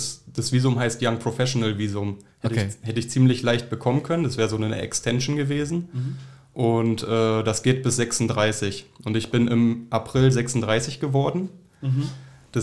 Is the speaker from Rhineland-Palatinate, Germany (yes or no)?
no; Berlin, Germany; also born or lived in Canada; jetzt bin ich in Berlin, weil ja, ich komme aus Berlin, ich bin Berliner, bin hier aufgewachsen.